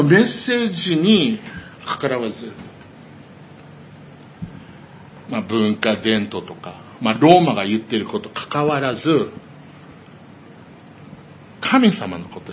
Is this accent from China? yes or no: no; United States; Japanese is a second language; now in Japan; まあ実はまあまだ宣教師でしょ僕はアメリカ人で